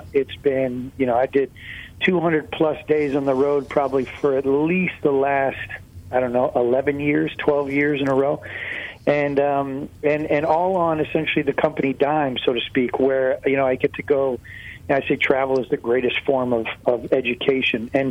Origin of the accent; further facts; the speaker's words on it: California, United States; To me, I'm from Northern California.